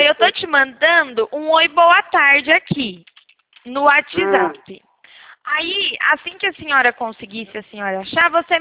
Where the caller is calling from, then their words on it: São Carlos, São Paulo, Brazil; a gente fala aqui de São Carlos, do interior de São Paulo.